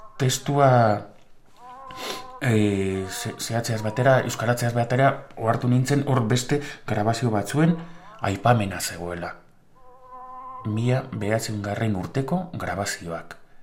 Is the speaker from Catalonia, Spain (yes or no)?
no; Vitoria-Gasteiz, Basque Country, Spain; arabarra. 49 urte ditut. 65 jaio nintzen, Gasteizen bertan, familia arabarra dut